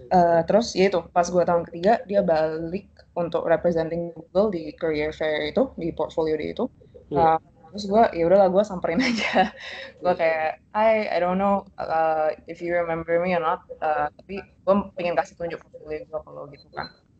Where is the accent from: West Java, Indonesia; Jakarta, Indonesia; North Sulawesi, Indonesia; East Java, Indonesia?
East Java, Indonesia; Surabaya; moved away as an adult; now in Mountain View, United States; Aku asalnya dari Surabaya. Terus, apa lagi ya? SMA gue di Surabaya International School. Terus kuliah aku pergi ke US.